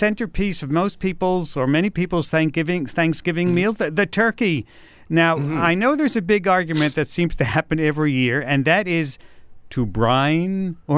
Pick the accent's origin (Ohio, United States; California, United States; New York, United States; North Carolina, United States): New York, United States; as a New Yorker and reading the New York Times, I was a little more than a little surprised to see